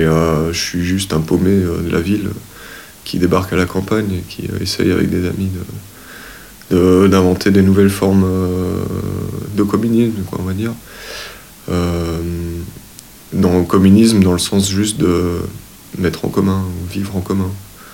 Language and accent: French; Brussels, Brussels-Capital Region, Belgium; now in Tarnac, France; j'ai 30 ans, j'ai grandi à Bruxelles, donc je suis, on va dire, bruxellois d'origine, mais j'habite maintenant en Limousin, en France, sur le plateau de Millevaches, dans un petit village qui s'appelle Tarnac.